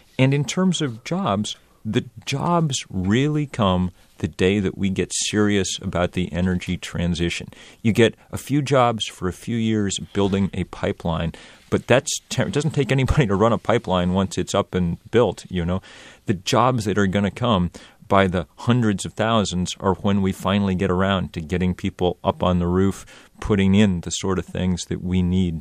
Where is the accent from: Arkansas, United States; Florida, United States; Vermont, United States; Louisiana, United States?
Vermont, United States; My home state of Vermont just had, as I said, because of climate change, the worst flooding we've ever experienced.